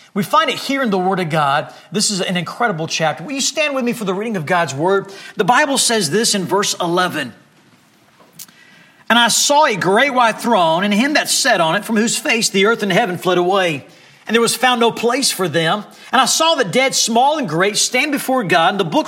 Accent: Bahamas; now in United States; I didn't always grow up here in the United States. I was sharing this with our teenagers this morning, the teenage class. I grew up in the Bahamas.

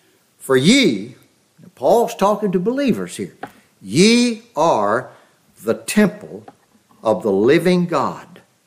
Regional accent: Louisiana, United States; I know growing up in South Louisiana, you don't want to know.

